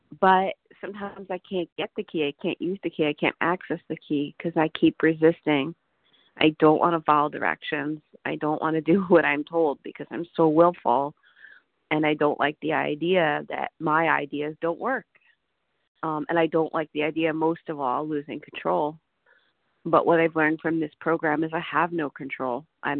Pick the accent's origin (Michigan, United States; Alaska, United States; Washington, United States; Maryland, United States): Washington, United States; Seattle; I'm from Seattle